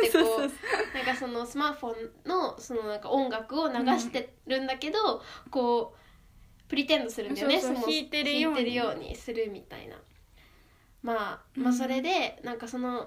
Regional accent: Kanto, Japan; まあ、私はそうだね、確かになんかずっとあの関東エリアで育ってきて、うん、なんか標準語しか喋れないのね

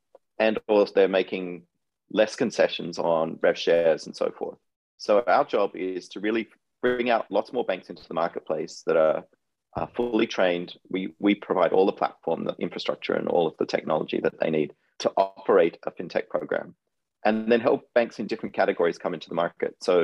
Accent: Australia; moved away as an adult; Theoretically, I'm from Australia, so I moved here when I was 20.

